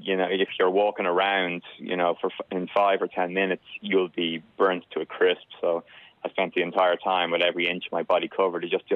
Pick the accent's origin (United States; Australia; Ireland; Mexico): Ireland; Dublin, Leinster; I come from Dublin